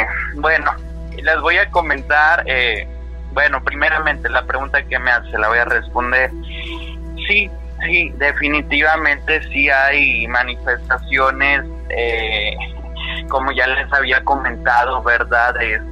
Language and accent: Spanish; Coahuila, Mexico; Yo soy de Coahuila, soy la persona que trabajó aquí en Radio Fusora.